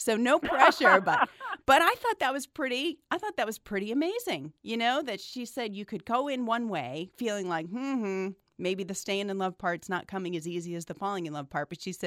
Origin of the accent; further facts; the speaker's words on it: Massachusetts, United States; Jim, who today is in my home state up in Massachusetts